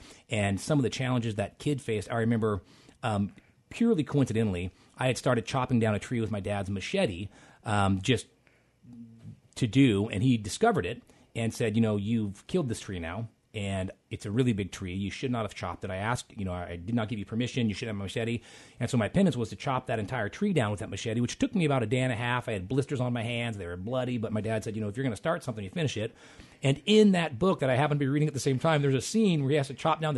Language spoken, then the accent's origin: English; Whidbey Island, Washington, United States; No, I grew up on Woodby Island, kind of on a farm, and growing up, we didn't have TV per my parents' choice.